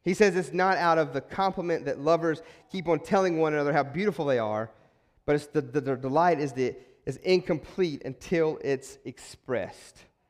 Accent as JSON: {"language": "English", "region": "West Virginia", "country": "United States", "tie": "born or raised there", "said": "Growing up in West Virginia, of he's gooder."}